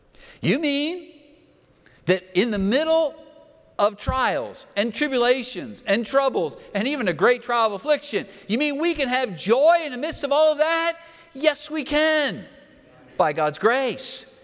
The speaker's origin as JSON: {"language": "English", "region": "Pennsylvania", "country": "United States", "tie": "born or raised there", "said": "something that I acquired a taste for growing up in Pennsylvania."}